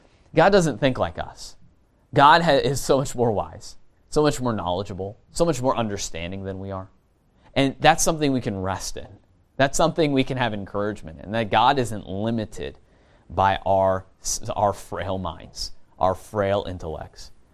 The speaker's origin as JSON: {"language": "English", "region": "California", "country": "United States", "tie": "born or raised there", "said": "Okay, it'd be like where I grew up in California. It'd be brown and dead, right?"}